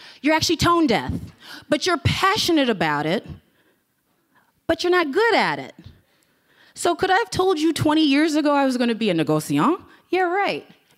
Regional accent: Chicago, Illinois, United States; also born or lived in Downers Grove; So I'm this girl from Chicago, yet I'm flying to Harvest.

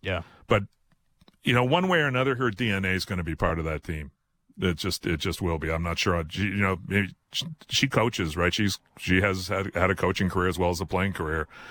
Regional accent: Canada; But yeah, if you can't get behind this team, as a Canadian, check your pulse.

